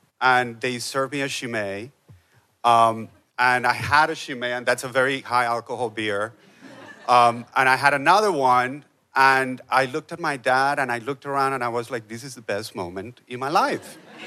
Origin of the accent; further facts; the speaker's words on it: Colombia; I'm originally from Colombia, and I went to Colombia to do a documentary